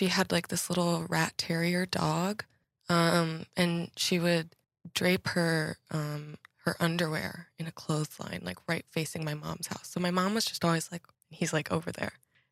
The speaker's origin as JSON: {"language": "English", "region": "Massachusetts", "country": "United States", "tie": "born or raised there", "said": "I grew up north of Boston. So there's like a little triangle of towns."}